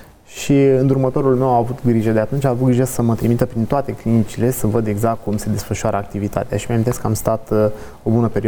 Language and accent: Romanian; Romania; Să nu uităm că noi, ca și români, atunci când plecăm într-un concediu pe afară